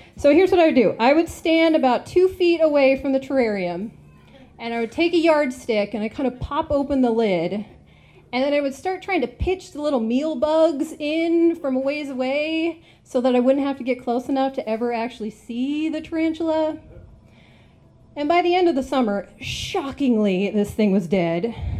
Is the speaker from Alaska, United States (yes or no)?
yes; Wrangell, Alaska, United States; So I grew up in Wrangell in Southeast, and there is a garnet mine near Wrangell.